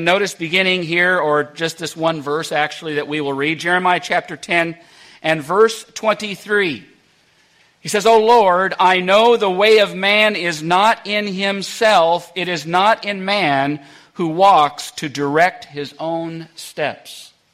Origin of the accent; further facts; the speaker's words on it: Canada; I spent the first 21 years of my life in Canada, growing up in Canada. My father was a pastor in Canada for 20 plus years.